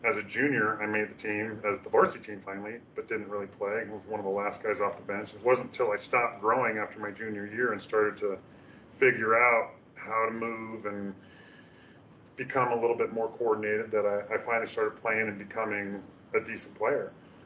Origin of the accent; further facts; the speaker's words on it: Portland, Oregon, United States; also born or lived in San Antonio / Kansas City / Germany / Texas; I was born in San Antonio. We went to Kansas City. We went over to Germany. We came back to Texas at Fort Hood. We went up to Alaska. And then he retired from the Army and moved to Portland, Oregon. That's where I went to high school.